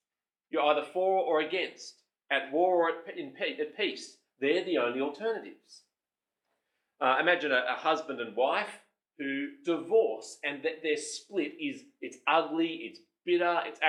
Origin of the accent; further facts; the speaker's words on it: Sydney, New South Wales, Australia; and we grew up in Sydney and we thought it was good at the time.